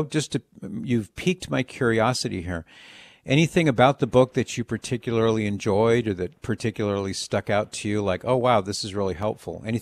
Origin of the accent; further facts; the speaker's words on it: California, United States; Now, Maria, I'm from California. I live most of my life in California